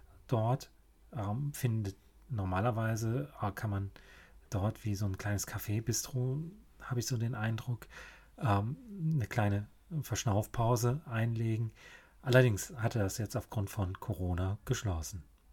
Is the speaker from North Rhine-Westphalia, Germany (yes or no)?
yes; North Rhine-Westphalia, Germany; born or raised there